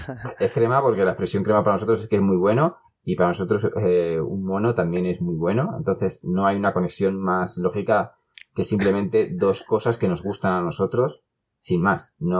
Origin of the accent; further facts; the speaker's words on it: Madrid, Community of Madrid, Spain; al menos en Madrid, que nosotros somos de Madrid, hace 17 años.